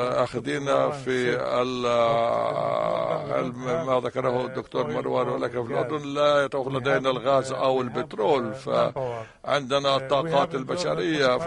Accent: Tunisia; عندنا في تونس في بالطبع إن قمت بثورة فعليك أن تبني مجتمعا جديدا

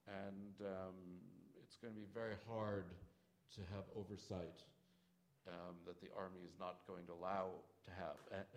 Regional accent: United States; So I say this harshly, I'm sorry, as an American.

